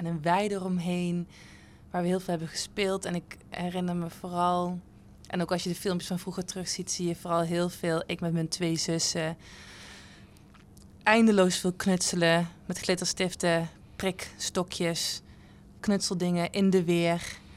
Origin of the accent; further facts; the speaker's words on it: Sint Anthonis, North Brabant, Netherlands; also born or lived in Boxmeer; Sint-Antonis. Mm-hmm. Later Zandbeek, maar begin opgegroeid in Sint-Antonis, ja.